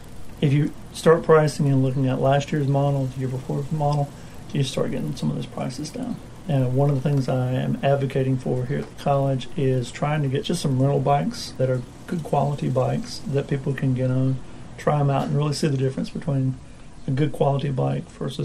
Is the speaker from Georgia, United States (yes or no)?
yes; Dahlonega, Georgia, United States; I came from Delonico, Georgia.